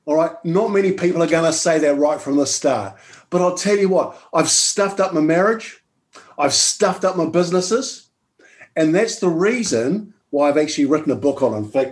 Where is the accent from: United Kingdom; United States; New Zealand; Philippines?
New Zealand; I'm sitting in London at the stage, but I'm actually a Kiwi, all right? That's a New Zealander.